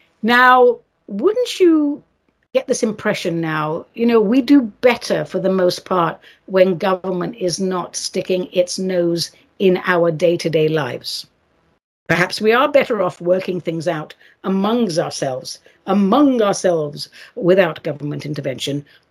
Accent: England, United Kingdom; I grew up in England watching Bonanza, The Virginian, and a host of other cowboy movies

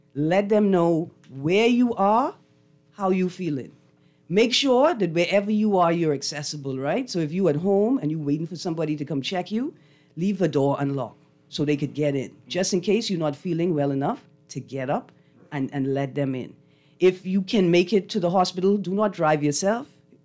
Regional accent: Bahamas; And I grew up in the Summer Methodist Youth Camp and spent my summers going to Eleuthera to teach like a summer camp, Christian summer camp, and vacation Bible schools throughout the country, right?

